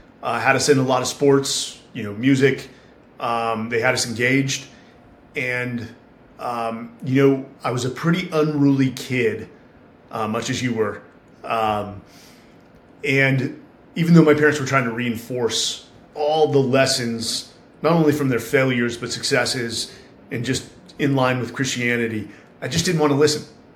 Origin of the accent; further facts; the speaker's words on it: California, United States; But born and raised in the Bay Area, we've been a long time Bay Area family. In fact, when we came from Italy, 1899 to San Francisco, my parents are still there and my sister and nephews are still there.